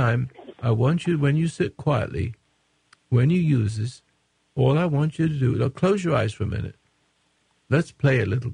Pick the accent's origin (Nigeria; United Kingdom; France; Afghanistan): United Kingdom; England; moved away as an adult; also born or lived in South Africa; now in United States; I came from England, and after the war, I went to South Africa